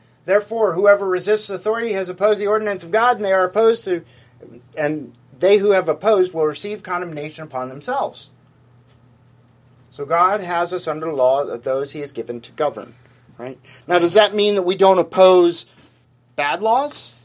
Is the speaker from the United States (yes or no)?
yes; Ohio, United States; also born or lived in Kansas; now in Connecticut, United States; Where was I born? I was born in Kansas. But where did I spend, my teenage years? Well, I spent those in Ohio.